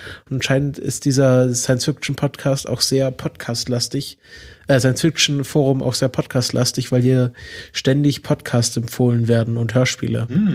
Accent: Southwest Germany, Germany; Ich komme ja aus dem Südwesten

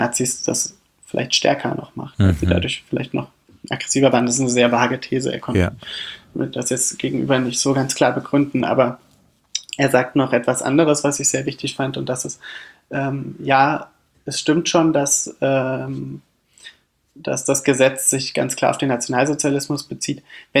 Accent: Weimar, Thuringia, Germany; Weimar ist meine Heimatstadt

